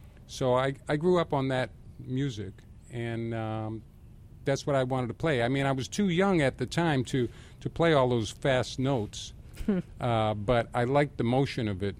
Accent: Boston, Massachusetts, United States; One thing I regret, though, in growing up in the Boston area, now we're talking about classical music, is that Symphony Hall

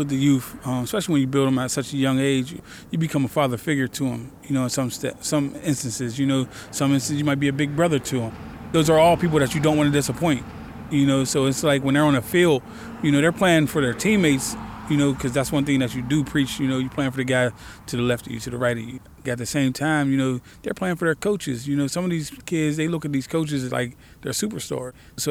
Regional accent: Pittsburgh, Pennsylvania, United States; I grew up in Northview Heights, which is a housing project about 5 minutes away from here.

